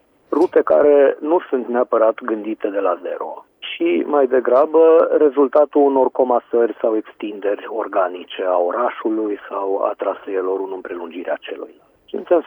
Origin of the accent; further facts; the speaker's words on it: Cluj-Napoca, Cluj County, Romania; am încercat să propunem ce și cum am știut noi mai bine pentru orașul natal.